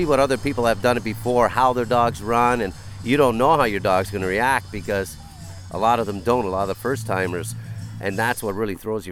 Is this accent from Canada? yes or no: yes; Canada; See, again, good thing we're Canadian.